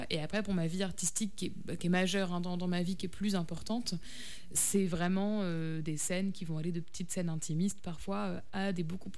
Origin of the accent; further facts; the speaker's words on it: Paris, Île-de-France, France; Je suis née à Paris.